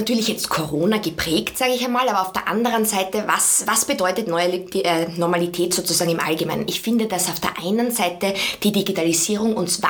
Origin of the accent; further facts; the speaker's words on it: Styria, Austria; now in Vienna, Austria; Ich komme aus der Steiermark, das heißt, ich bin irrsinnig nah an der Natur aufgewachsen